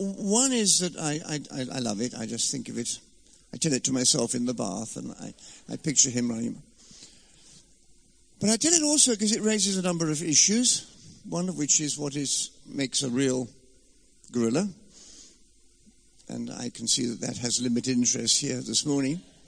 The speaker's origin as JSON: {"language": "English", "region": "Scotland", "country": "United Kingdom", "said": "I come from Scotland"}